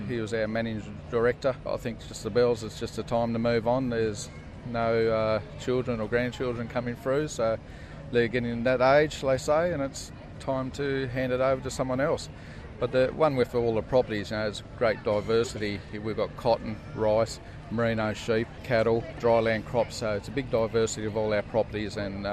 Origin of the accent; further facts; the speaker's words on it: New South Wales, Australia; Between Hay and Denny, southwest New South Wales.